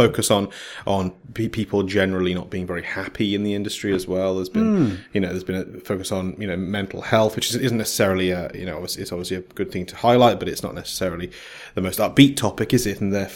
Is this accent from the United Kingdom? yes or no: yes; United Kingdom; Maybe it's because we're British, I don't know.